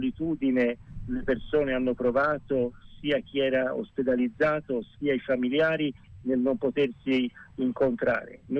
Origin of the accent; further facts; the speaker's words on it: Tuscany, Italy; come toscani dobbiamo essere orgogliosi, perché siamo l'unica regione in cui la politica ha dato un segnale forte in questo senso.